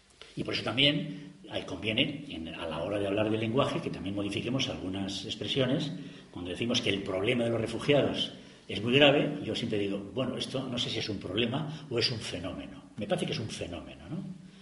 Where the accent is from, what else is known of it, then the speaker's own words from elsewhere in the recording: Basque Country, Spain; como ciudadano del mundo, como ciudadano europeo, como ciudadano español, como ciudadano vasco